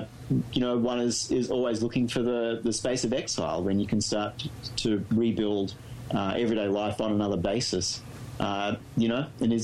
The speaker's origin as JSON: {"language": "English", "region": "New South Wales", "country": "Australia", "said": "I'm from New South Wales. It's in Australia."}